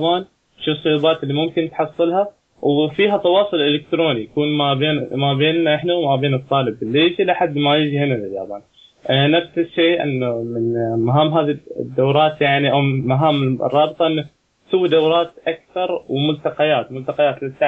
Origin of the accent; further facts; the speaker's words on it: Oman; now in Japan; كل مرة يسألوني من وين انت، اقول لهم والله من عمان